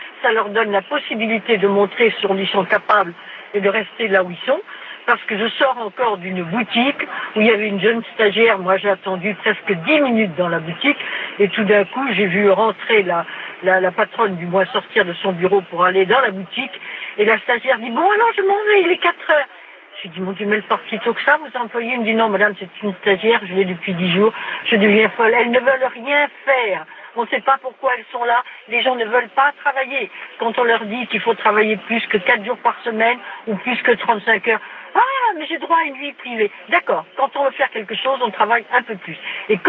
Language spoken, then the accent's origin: French; France; Je suis française, hein, toute ce qu'il y a de plus française